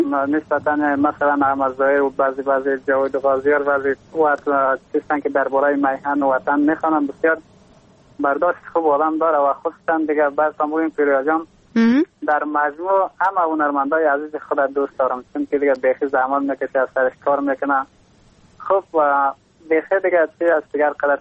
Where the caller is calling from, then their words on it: Takhar, Afghanistan; از باستان تخار همراه خواهرک خودم